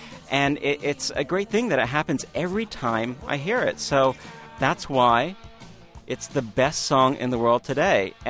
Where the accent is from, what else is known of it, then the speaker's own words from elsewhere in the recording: Superior, Arizona, United States; It took me back to my hometown, this little town called Superior, Arizona